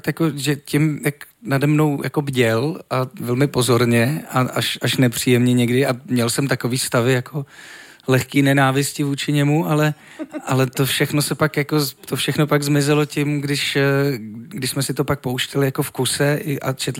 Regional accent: Třinec, Moravian-Silesian Region, Czechia; to byli jsme se projít po Třinci, odkud pocházím

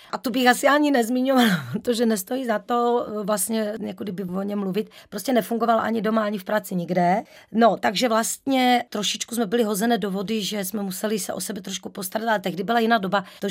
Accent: Prešov, Prešov Region, Slovakia; Prešov, moje rodné město, jako v podstatě jako je hlučné město plné ukecaných, hlučných lidí

